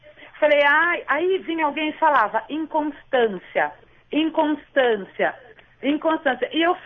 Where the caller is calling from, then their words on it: São Paulo, Brazil; Eu sou de Pirituba, São